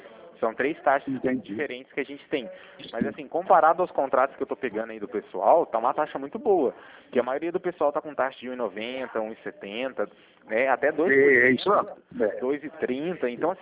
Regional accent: Cornélio Procópio, Paraná, Brazil; eu sou de Cornélio Procópio aqui, próximo de vocês, na divisa.

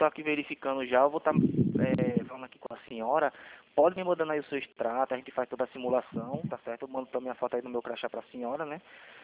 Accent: Recife, Pernambuco, Brazil; Bem, veja bem, porque eu sou daqui de Recife, né?

